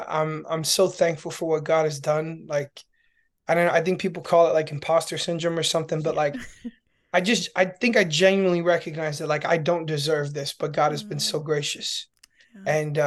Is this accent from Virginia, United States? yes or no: no; New York City, New York, United States; I grew up in New York City, and like Christmas in New York is like